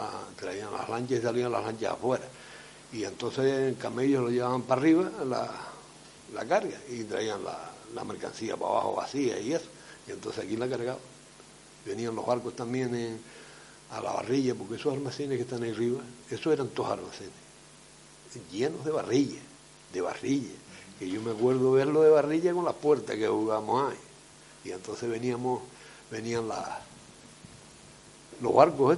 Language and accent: Spanish; Pozo Negro, Canary Islands, Spain; De esta zona. Criado y nacido en Pozo Negro. Aquí desde chico hasta 73 años que tengo ahora.